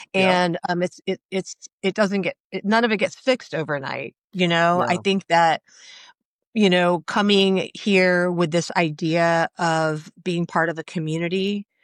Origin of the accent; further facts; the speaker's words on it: Arizona, United States; now in Savannah, United States; I'm originally from Arizona, and I met this cute Southern surfer boy in Northern California in the 90s. And so I married into Savannah a long time ago.